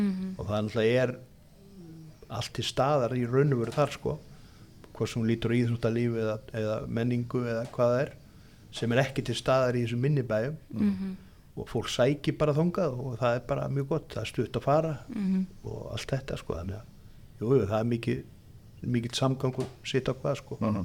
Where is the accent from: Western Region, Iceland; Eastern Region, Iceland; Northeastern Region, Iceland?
Western Region, Iceland; Ólafsvík; verandi utan að landi, eins og maður segir ég ólst upp í Ólafsvík og hérna er svona dreifbýlisstúta og bryggjupolli þaðan